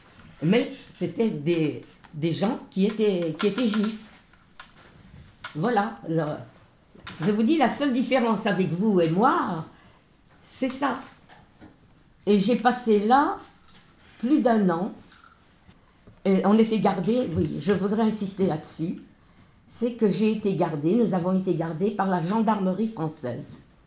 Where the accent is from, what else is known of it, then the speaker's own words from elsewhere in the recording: Nancy, Grand Est, France; Je suis de Nancy. Nancy, c'est en haut de la France, à l'est.